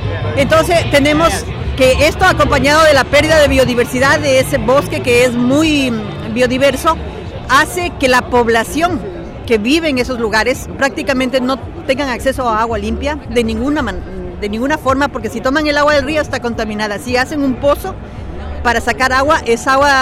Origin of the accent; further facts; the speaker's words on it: Ecuador; Somos ecuatorianos y trabajamos en temas de actividades de los conflictos